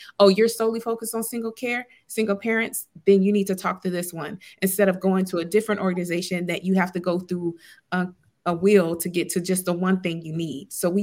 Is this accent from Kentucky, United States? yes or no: no; Huntsville, Alabama, United States; Well, once again, I'm from Huntsville, Alabama. I was born and raised there.